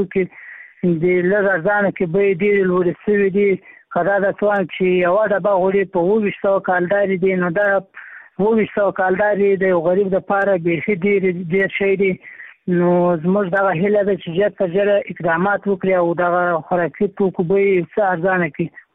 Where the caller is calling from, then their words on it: Maiwand, Kandahar, Afghanistan; همدا لازه د میوند ولسوالۍ څخه درسره په اړیکه کې یم